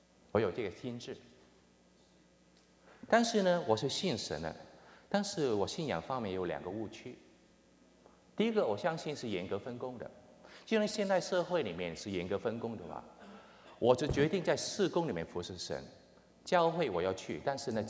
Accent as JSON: {"language": "Chinese", "country": "Hong Kong", "tie": "born or raised there", "said": "我是在香港出生长大的，我在中学的时候信了主，"}